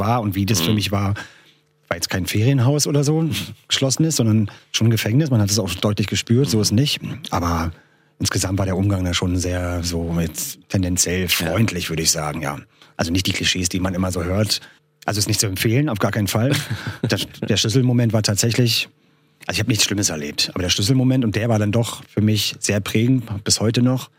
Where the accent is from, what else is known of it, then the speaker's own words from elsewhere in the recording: Berlin, Germany; Wir kommen beide aus Mitte, wir sind ja zusammen aufgewachsen, in derselben Straße in Berlin